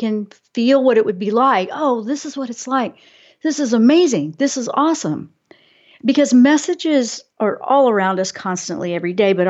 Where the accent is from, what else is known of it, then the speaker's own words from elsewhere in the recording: Virginia Beach, Virginia, United States; My heart goes out to my hometown in Virginia Beach, because those things are tough, and I know a lot of people there